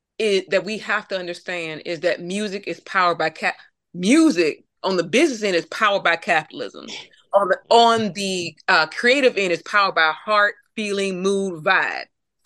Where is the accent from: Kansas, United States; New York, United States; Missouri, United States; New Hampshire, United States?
Missouri, United States; St. Louis; Now, see, with … being from my home, being raised in my hometown, I believe it was Soul Dad. So, Sumner. She actually went to Sumner. And the school and St. Louis loves hyping her up.